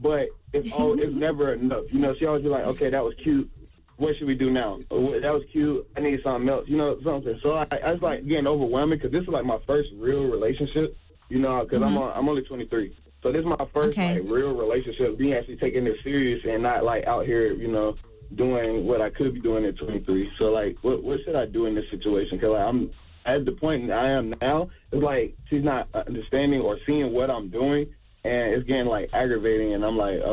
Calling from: North Carolina, United States; from North Carolina.

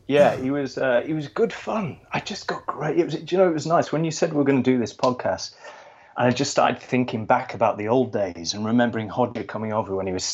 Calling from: Manchester, North West England, United Kingdom; That's right, Manchester, England.

